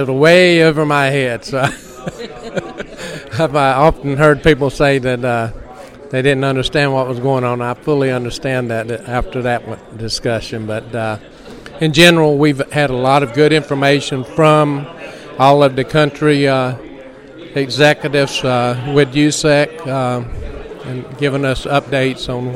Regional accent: North Carolina, United States; I'm from North Carolina, coastline of North Carolina.

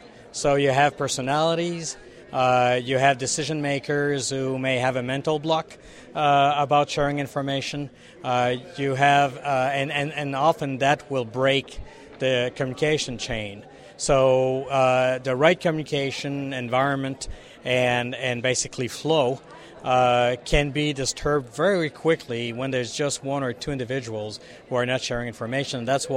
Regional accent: Montreal, Quebec, Canada; Well, I'm from Montreal originally. I'm at the University of Montreal

